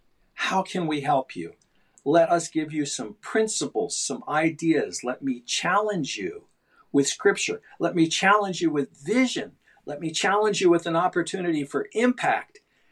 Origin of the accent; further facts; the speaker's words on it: United States; why should I, as an American, think that I have the knowledge and experience to walk into a country where I don't even understand the culture